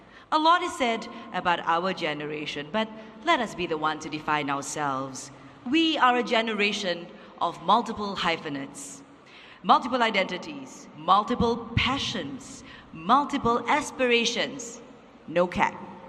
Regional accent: Singapore; And as a Singaporean, I'm stepping forward because I want to build a Singapore that is kind to one another

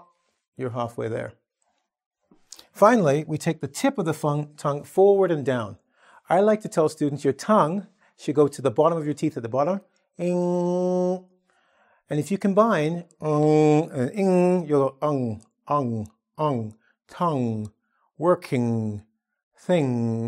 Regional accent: Canada; I'm going to read the story as I would as a Canadian

